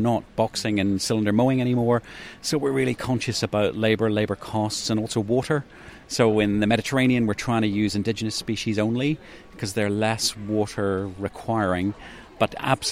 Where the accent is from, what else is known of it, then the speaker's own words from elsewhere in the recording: Ireland; accent: Irish; I come from Ireland and I sound as though I come from Ireland